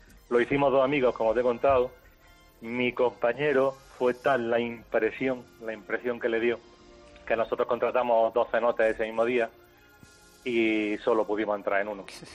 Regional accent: Andalusia, Spain; yo que soy andaluz.

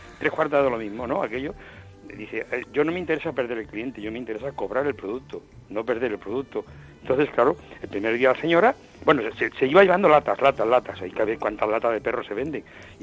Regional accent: Spain; somos españoles

